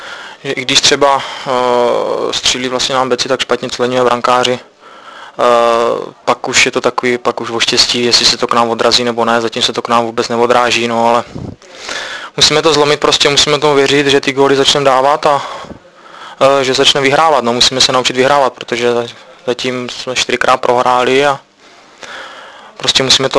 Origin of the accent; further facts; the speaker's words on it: Brno, South Moravian Region, Czechia; vlastně jsem Brňák